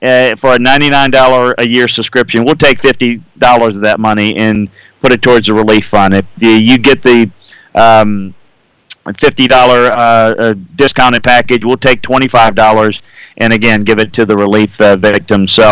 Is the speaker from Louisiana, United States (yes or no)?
yes; Baton Rouge, Louisiana, United States; my hometown of Baton Rouge, Louisiana, was affected by floods last year